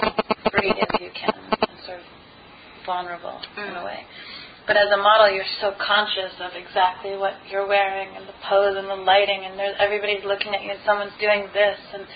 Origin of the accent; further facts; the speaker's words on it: Maine, United States; growing up in Maine, in my aunt's house, which I still go to all the time